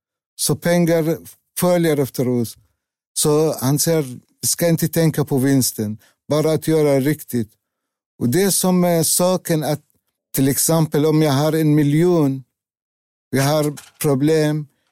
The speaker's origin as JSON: {"language": "Swedish", "country": "Lebanon", "tie": "born or raised there", "said": "Eftersom jag har gått i skolan hemma i Libanon bara 5-6 år."}